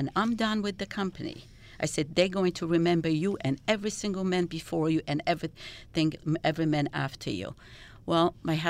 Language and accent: English; Poland; born there; English is a second language; because I was born in Poland in a socialist country